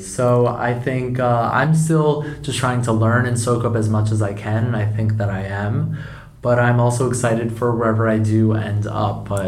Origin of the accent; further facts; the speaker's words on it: New Jersey, United States; also born or lived in Boston / New York; now in Los Angeles, United States; I wanted a more interesting life story than to say I grew up in Jersey, went to college in Boston, and then just lived in New York.